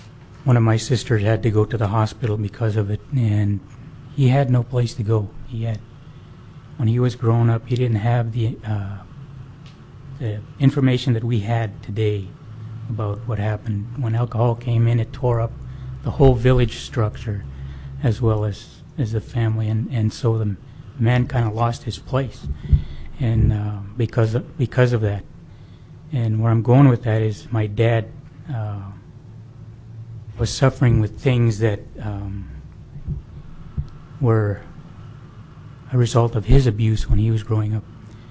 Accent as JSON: {"language": "English", "town": "Old Harbor", "region": "Alaska", "country": "United States", "tie": "born or raised there", "said": "I grew up in Old Harbor."}